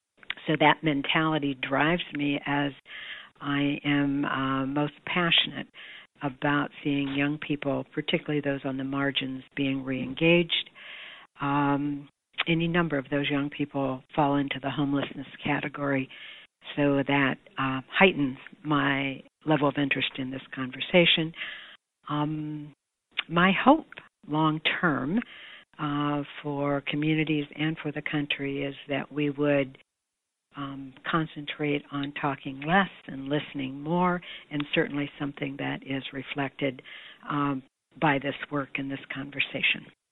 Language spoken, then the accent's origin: English; Midwest, United States; I'll say that I grew up in the Midwest with a moderately conservative bent.